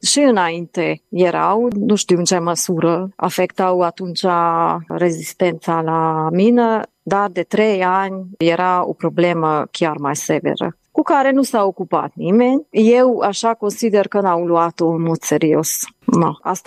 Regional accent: Praid, Harghita County, Romania; Eu am copilărit la Pride, deci știu toată povestea.

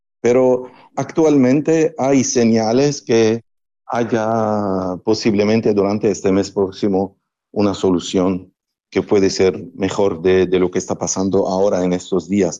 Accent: Lebanon; Spanish is a second language; también mucha gente de mi país ya viven en América Latina, libaneses de origen libanesa, que llaman los turcos.

